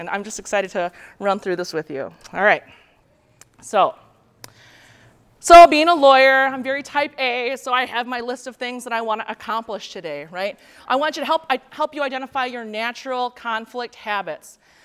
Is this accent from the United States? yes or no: yes; Minnesota, United States; we ended up back in my hometown. We live right now like by Butterfield, Minnesota. Again, that's just very, very rural.